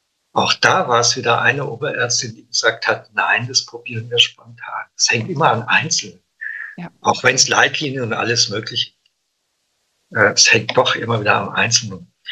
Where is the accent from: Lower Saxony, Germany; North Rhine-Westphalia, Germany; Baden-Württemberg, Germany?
Baden-Württemberg, Germany; Hinterzarten; ich bin ja im Schwarzwald aufgewachsen, in Hinterzarten.